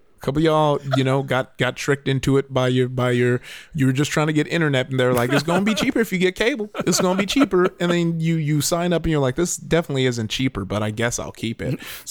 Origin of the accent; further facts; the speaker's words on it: Nigeria; been my card with all Nigerians in the industry. It was like, hey, how's it going? My brother, it's me. We are Nigerian.